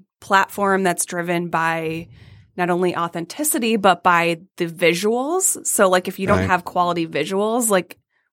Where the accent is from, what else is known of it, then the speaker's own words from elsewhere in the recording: Detroit, Michigan, United States; also born or lived in Hamtramck; I was born in Hamtramck. I was raised in Detroit for some time as a young child.